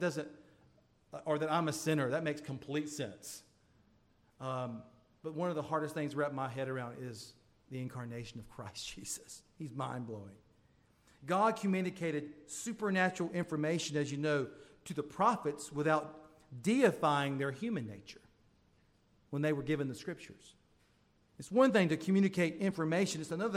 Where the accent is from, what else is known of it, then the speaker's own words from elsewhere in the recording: Florida, United States; the church that I grew up in Florida